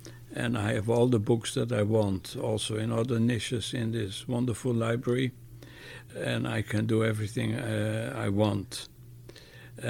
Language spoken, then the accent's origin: English; Amsterdam, North Holland, Netherlands; moved away as an adult; now in Israel; I grew up in Amsterdam. I was a member of a Zionist youth movement.